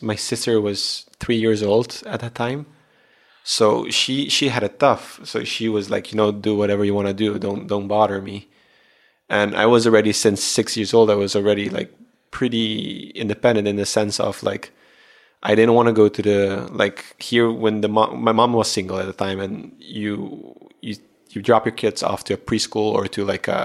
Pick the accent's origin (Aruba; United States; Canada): Aruba; But then again, I am from Aruba. I do have the Aruban blood in me